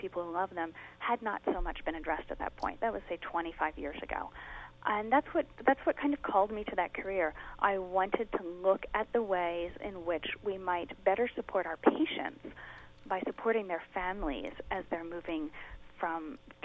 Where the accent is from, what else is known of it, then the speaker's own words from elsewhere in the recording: the South, United States; I grew up in the South, and I went to school at the University of Alabama.